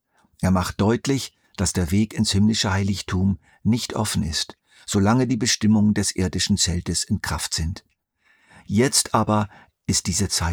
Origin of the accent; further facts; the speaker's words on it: Lower Saxony, Germany; Der höchste Berg in der niedersächsischen Tiefebene, wo ich aufgewachsen bin, war 169 Meter hoch, der Wilseder Berg.